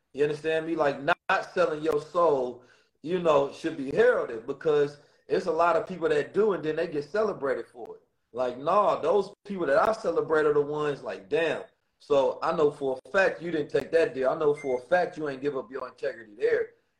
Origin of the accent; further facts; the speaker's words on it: Oakland, California, United States; growing up in Oakland, it definitely encoded me and ingrained me with the experiences, the knowledge, the wisdom, and the understanding of who I am